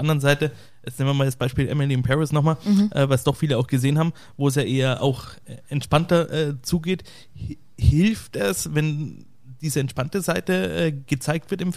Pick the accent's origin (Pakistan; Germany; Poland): Germany; Bavaria; also bei uns in Bayern läuft zurzeit ein Radio